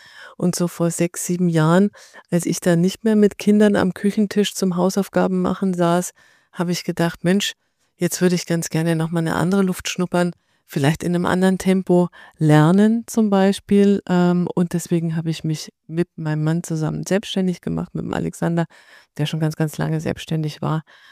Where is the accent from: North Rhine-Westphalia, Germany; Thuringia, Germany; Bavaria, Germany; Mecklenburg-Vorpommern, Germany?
Bavaria, Germany; now in Berlin, Germany; Ich komme eigentlich aus Süddeutschland, aus Bayern und wurde hier so multikulturell in Berlin. Aus Liebe bin ich hier hängen geblieben.